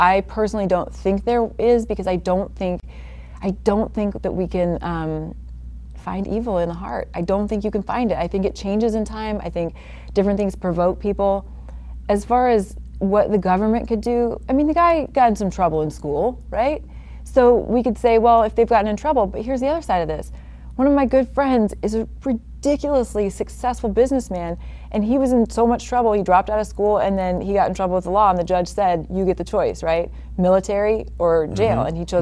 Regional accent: Oregon, United States; No, I grew up in Oregon.

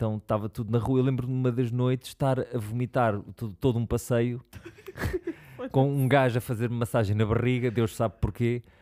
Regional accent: Lisbon, Portugal; Porque eu sou tipo lisboeta de 4 gerações, que é uma coisa raríssima.

